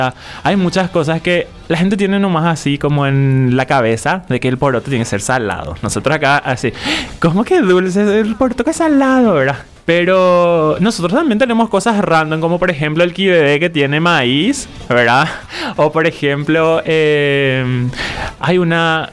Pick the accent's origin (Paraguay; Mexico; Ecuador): Paraguay; nací en Paraguay, soy paraguayo. que mi mamá sea japonesa y mis abuelos sean japoneses